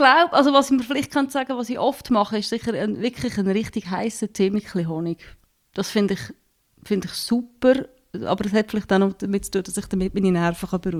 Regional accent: Lucerne, Switzerland; accent: Lucerne dialect; mir gefällt jetzt mein Luzerner Dialekt zu wenig.

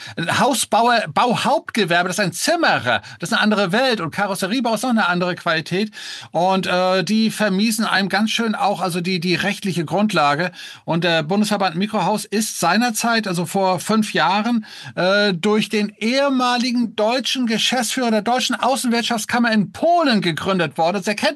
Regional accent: Denmark; born there; ich bin gebürtiger Däne

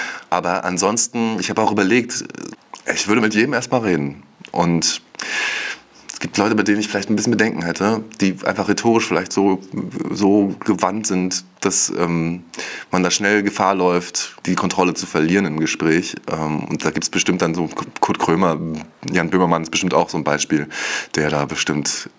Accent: Wismar, Mecklenburg-Vorpommern, Germany; ich bin 32 Jahre alt, ich komme aus Wismar, einer wunderschönen Stadt an unserer schönen Ostseeküste.

